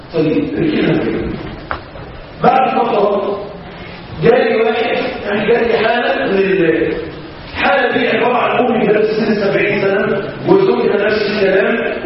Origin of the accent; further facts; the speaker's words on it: Mansoura, Dakahlia, Egypt; عندنا في المنصوره